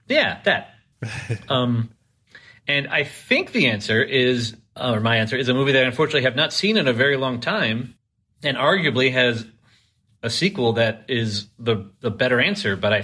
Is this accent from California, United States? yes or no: no; Chicago, Illinois, United States; I'm a teenager from Chicago in the 80s.